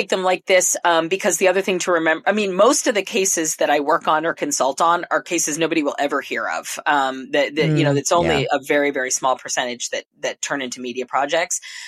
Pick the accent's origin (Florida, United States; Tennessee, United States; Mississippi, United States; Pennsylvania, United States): Florida, United States; Gainesville; targeted, again, my hometown, Gainesville, Florida, when I was 15 years old